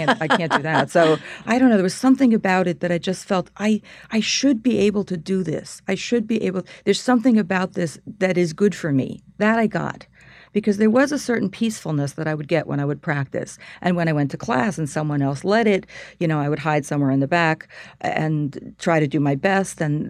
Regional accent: Zurich, Switzerland; also born or lived in Philadelphia, United States; I was born in Philadelphia, and when I was about 10 years old, my father, who was Swiss, decided to go back to his homeland. So he went back to Zurich for 1 year and decided to stay.

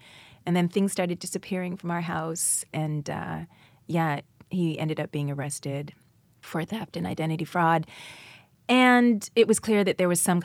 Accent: Pickering, Ontario, Canada; I was living in Pickering, which is east of Toronto, and it was a semi-rural area that was being turned into subdivision

